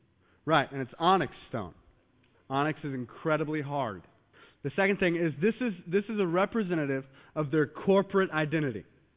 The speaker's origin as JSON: {"language": "English", "region": "Maryland", "country": "United States", "lives_now": "Texas, United States", "said": "like me and you're going to be like, well, I'm actually from Maryland."}